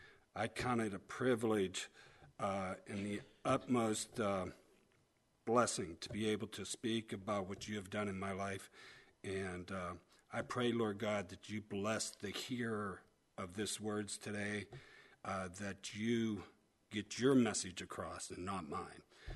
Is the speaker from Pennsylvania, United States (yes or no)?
yes; Rochester, Pennsylvania, United States; But I grew up in Rochester